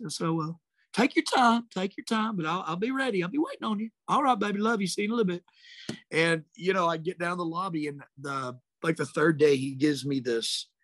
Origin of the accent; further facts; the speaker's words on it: Harrison, Arkansas, United States; And so to have Jimmy in my corner in my hometown, in my favorite place to wrestle, you know, Harrison, Arkansas, Mid-States Wrestling